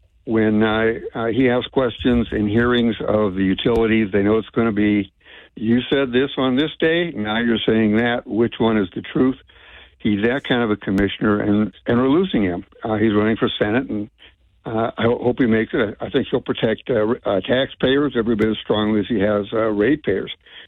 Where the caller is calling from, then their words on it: Laurel, Montana, United States; Yeah, I'm calling from downtown Laurel, Montana.